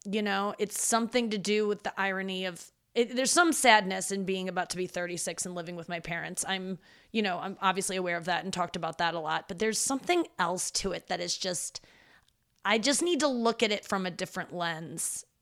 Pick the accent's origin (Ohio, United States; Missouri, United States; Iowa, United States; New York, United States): Missouri, United States; St. Louis; I'm obviously from St. Louis